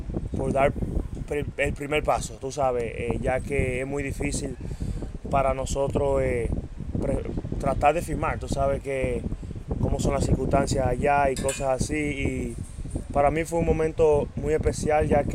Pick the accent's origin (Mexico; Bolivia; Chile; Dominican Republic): Dominican Republic; yo vengo de un sitio de Dominicana que no es tan fácil los scouts ir allá a verte, tú sabes, vengo de un campo muy, muy pequeño